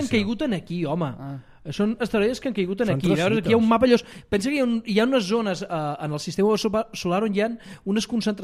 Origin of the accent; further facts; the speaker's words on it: Badalona, Catalonia, Spain; Al rededor, és que sóc de Badalona, clar. Jo sóc de Badalona.